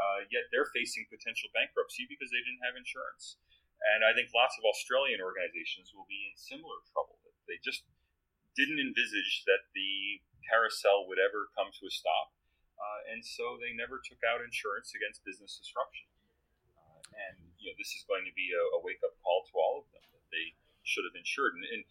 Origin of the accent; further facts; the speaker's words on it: United States; I'm American, as you can probably hear